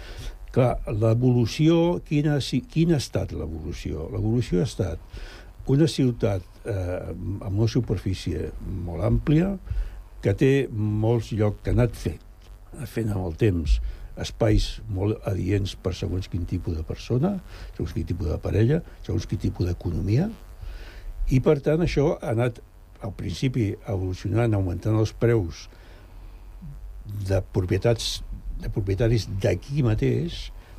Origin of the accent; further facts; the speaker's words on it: Barcelona, Catalonia, Spain; jo tinc una edat que he viscut... Jo vaig néixer a Gràcia, a Barcelona. I a Gràcia, a Barcelona, al meu barri, hi havia tres generacions vivint en el mateix pis.